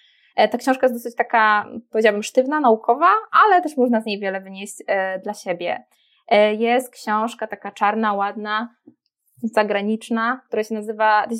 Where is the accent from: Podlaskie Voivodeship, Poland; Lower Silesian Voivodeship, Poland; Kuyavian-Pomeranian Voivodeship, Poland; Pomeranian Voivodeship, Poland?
Lower Silesian Voivodeship, Poland; Wrocław; No ja jestem z Wrocławia